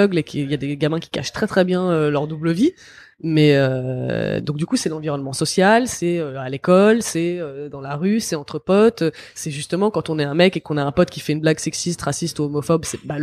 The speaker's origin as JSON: {"language": "French", "country": "France", "tie": "born there", "said": "il y a vraiment des gens qui veulent que je retourne dans mon pays alors que je suis né en France, quoi."}